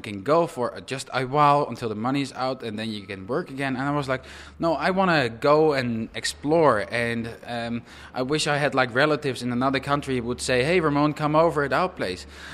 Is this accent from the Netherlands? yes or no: yes; Netherlands; I'm from the Netherlands. I'm 26 years old.